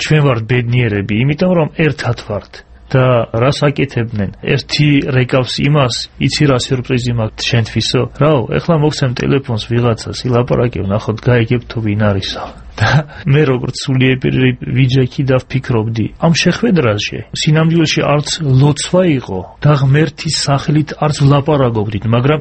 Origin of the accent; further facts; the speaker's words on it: Akhaltsikhe, Samtskhe-Javakheti, Georgia; მეც ახალციხელი ვარ, იქ დავიბადე და გავზდი